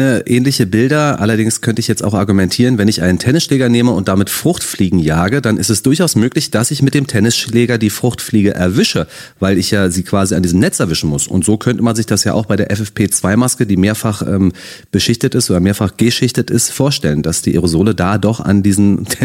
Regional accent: Berlin, Germany; Ich beispielsweise bin Berliner

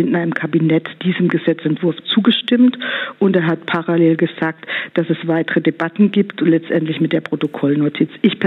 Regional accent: Baden-Württemberg, Germany; ich komme aus Baden-Württemberg

